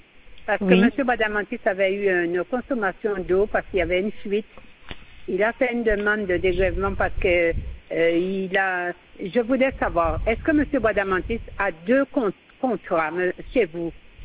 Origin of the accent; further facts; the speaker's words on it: France; Moi, je viens de France